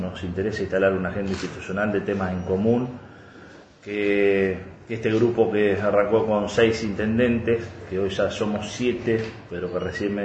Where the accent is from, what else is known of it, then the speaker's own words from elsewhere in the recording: Buenos Aires, Argentina; porque obviamente todos somos bonaerenses